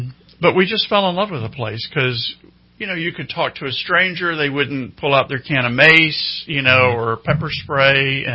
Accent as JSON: {"language": "English", "region": "Tennessee", "country": "United States", "said": "Yeah, so I'm from Tennessee."}